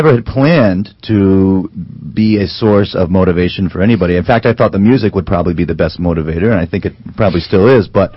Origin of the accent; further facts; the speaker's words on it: Stanford, California, United States; born there; I was born in Stanford, but I was talking with Dr. Drew, and I think I'm a little confused about my history here. I was only ages 0 to 4 in the California area